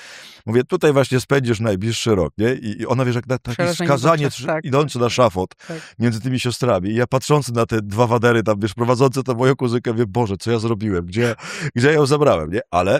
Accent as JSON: {"language": "Polish", "town": "Myszków", "region": "Silesian Voivodeship", "country": "Poland", "said": "Z Myszkowa, z którego ja pochodzę, spod Częstochowy"}